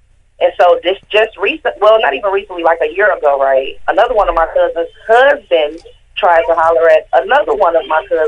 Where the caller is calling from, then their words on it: Minnesota, United States; I'm calling from Minnesota by way of Chicago.